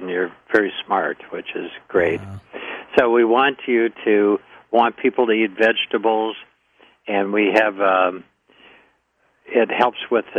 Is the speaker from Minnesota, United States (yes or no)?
yes; Minneapolis, Minnesota, United States; Okay, I grew up in Minneapolis.